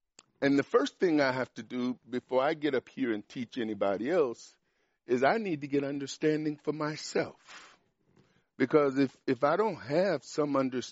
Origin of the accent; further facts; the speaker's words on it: Mississippi, United States; sometimes it's strange saying that being from Mississippi, a country boy